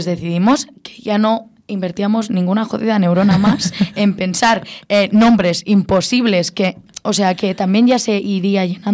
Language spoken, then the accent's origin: Spanish; Spain; first language Catalan; Spanish is a second language; palabras en catalán, porque al final es mi lengua materna y es también como yo he sociabilizado y bueno, y es mi cultura.